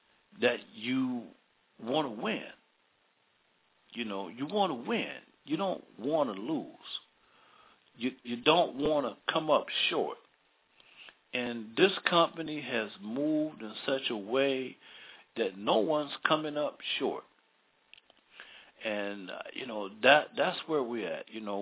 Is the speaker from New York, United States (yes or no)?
no; Baltimore, Maryland, United States; be up in my hometown, Baltimore, Maryland, Tuesday